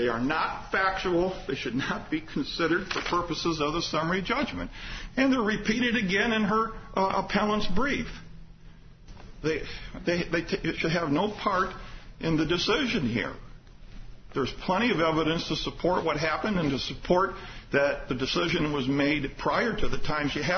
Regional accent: Indiana, United States; Yes. Yes, you're right. I'm from Lake County.

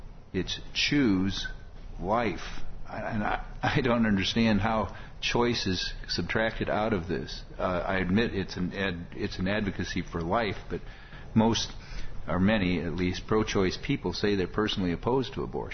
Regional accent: Indiana, United States; I just want to focus that I'm from Indiana, where there's lots of plates

